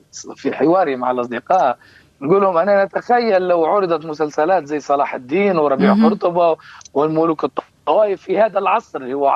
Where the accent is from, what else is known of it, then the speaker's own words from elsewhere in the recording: Libya; وهو من أهم المؤرخين عندنا في ليبيا